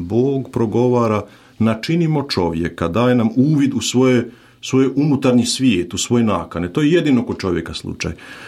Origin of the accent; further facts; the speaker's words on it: Zagreb, City of Zagreb, Croatia; born there; also born or lived in Austria; Ja sam rođen u Zagrebu, onda sam odrastao, velik dio svoga školovanja sam proveo u Austriji, puni biblijski broj od 7 godina